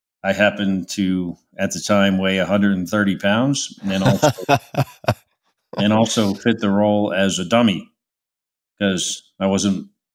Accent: West Orange, New Jersey, United States; where my dad was a cop in New Jersey, and he was in my hometown of West Orange.

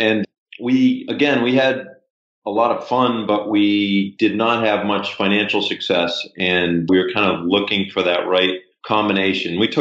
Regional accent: Boston, Massachusetts, United States; We're from Boston and still live in the city of Boston.

